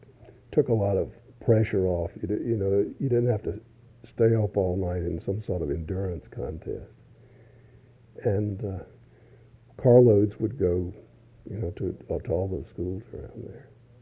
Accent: Lynchburg, Virginia, United States; the Gillams were a Lynchburg family, my hometown, and I grew up next door to Dean Gillam's brother.

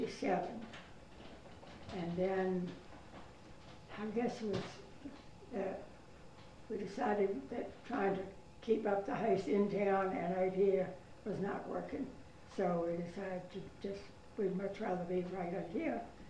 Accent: Petersburg, Virginia, United States; born there; I was born in Petersburg, Virginia.

